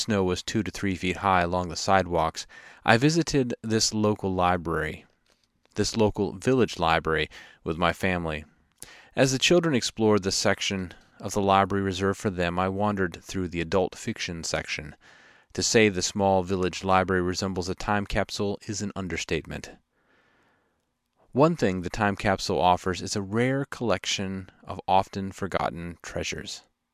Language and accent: English; Asheville, North Carolina, United States; Surprised to be cataloged in the poetry selection of my hometown, I felt a mix of honor and confusion.